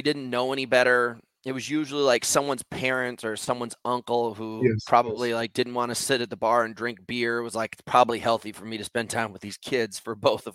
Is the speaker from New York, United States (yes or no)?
yes; New York City, New York, United States; but I'm from New York City where walking is just like part of the life.